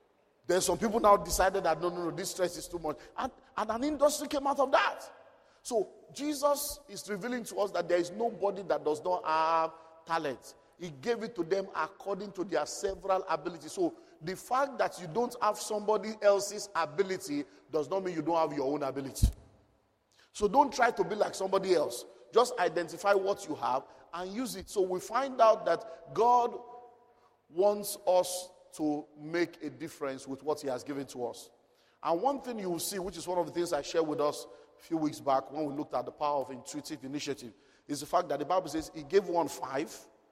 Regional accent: Nigeria; As a Nigerian, you know it's no more document he's looking for.

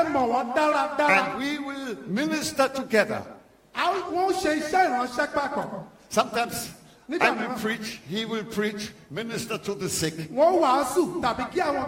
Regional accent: Germany; moved away as an adult; now in Nigeria; 50 years ago, exactly 50 years ago, as a young man, I came from Germany to and set foot on African soil.

